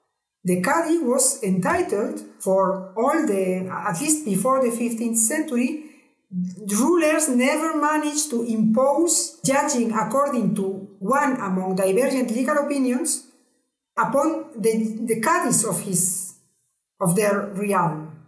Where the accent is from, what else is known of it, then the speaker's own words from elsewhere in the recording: Spain; Also, I am Spanish. I grew up in a Catholic family. I was raised and socialized in the Catholic religion and culture.